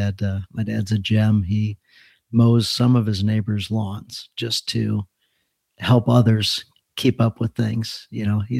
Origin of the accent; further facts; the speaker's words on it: Fenton, Missouri, United States; So I grew up in Fenton, Missouri. So local guy